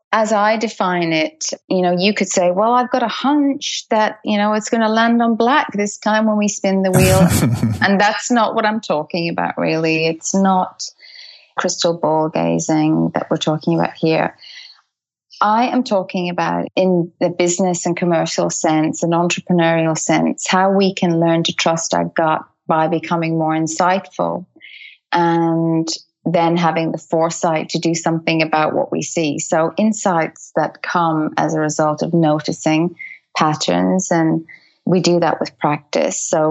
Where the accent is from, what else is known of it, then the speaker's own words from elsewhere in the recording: Dublin, Leinster, Ireland; also born or lived in United Kingdom; now in Australia; I grew up in Dublin and we lived in the UK for a lot of years